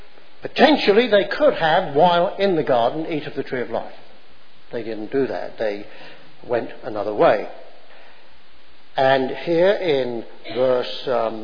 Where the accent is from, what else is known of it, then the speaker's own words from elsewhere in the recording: United Kingdom; now in United States; we were asked to renounce our loyalty, my previous allegiance as a British subject. And I was then asked to make a commitment, an affirmation that I would now become an American citizen. I was no longer under the laws and rules and regulations of Great Britain